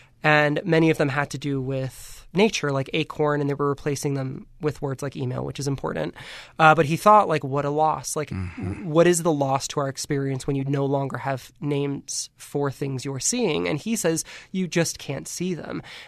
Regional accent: San Francisco, California, United States; And we came from California and San Francisco, no less, right?

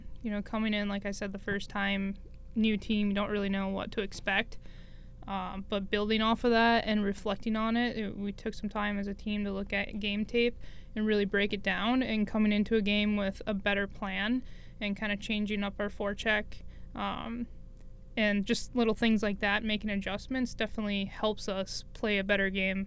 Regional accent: Minnesota, United States; I'm from Minnesota.

